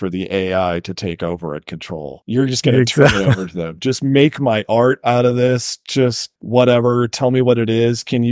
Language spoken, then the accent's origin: English; United States; And I'll tell you, I'm an American.